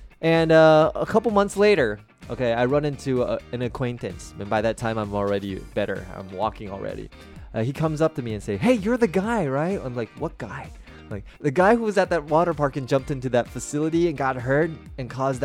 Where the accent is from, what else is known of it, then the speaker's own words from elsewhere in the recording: United States; now in Taiwan; You know, I grew up in the States. I came back to Taiwan.